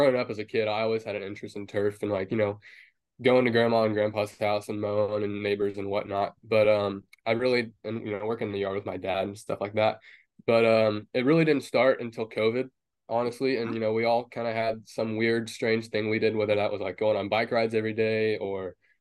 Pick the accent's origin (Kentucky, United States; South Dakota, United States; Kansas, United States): Kansas, United States; Wichita; now in Surprise, United States; I'm originally from Wichita, Kansas.